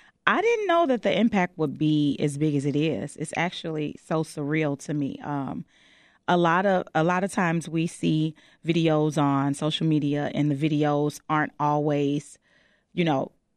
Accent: Chicago, Illinois, United States; I'm born and raised on the West Side of Chicago. I am the eldest girl of six. Two-parent household. I sang in my church choir right on the West Side.

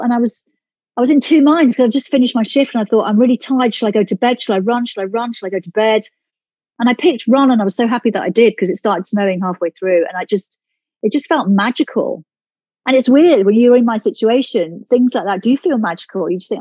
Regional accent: Ireland; But I, you know, I'm Irish. I'm Irish born. My parents were Irish.

